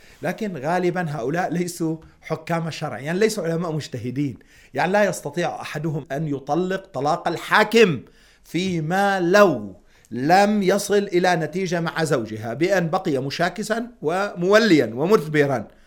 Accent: Lebanon; مثل بلدنا لبنان مثلا

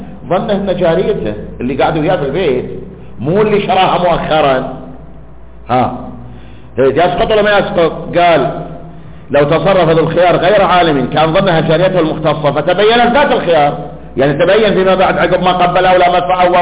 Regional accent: Al-Ahsa, Eastern Province, Saudi Arabia; كما هو معروف سابقا عندنا في الاحساء كان متوفر وموجود

